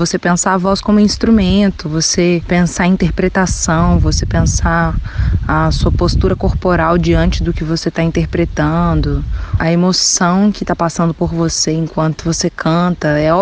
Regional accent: Sabará, Minas Gerais, Brazil; Eu sou de Sabará, é uma cidade na região metropolitana de Belo Horizonte, né, mas... apesar de estar muito próxima, assim, da capital, é uma cidade bem antiga.

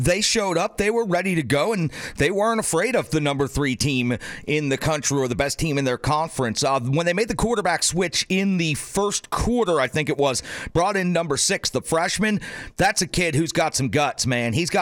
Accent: Tennessee, United States; I said, I'm from Tennessee. You know, we have really good brown liquor down there

